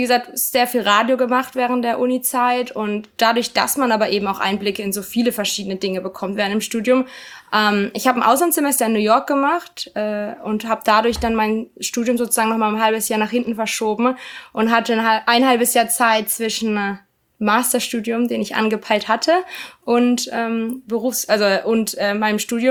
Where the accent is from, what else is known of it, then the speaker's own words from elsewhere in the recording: Karlsruhe, Baden-Württemberg, Germany; Ich bin in Karlsruhe aufgewachsen.